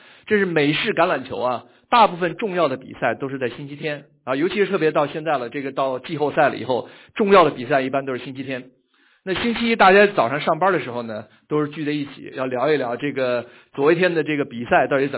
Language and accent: Chinese; Beijing, China; 我从小是在北京长大的啊，